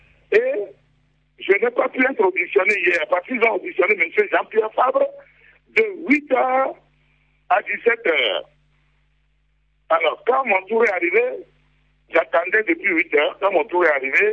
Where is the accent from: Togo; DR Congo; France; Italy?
Togo; Kara; moi je ne suis pas de Lomé. Je suis de 450 km de Lomé. Je suis de Kara.